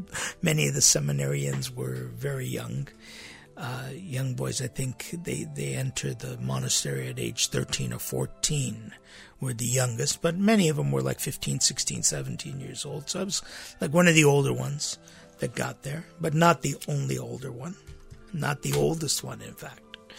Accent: United States; Growing up in America back in the 50s, 60s. I was born in the 50s, but really, literally grew up in the 1960s.

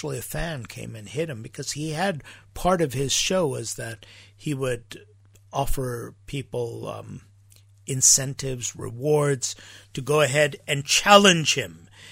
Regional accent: Los Angeles, California, United States; I remember growing up in America, in Los Angeles specifically.

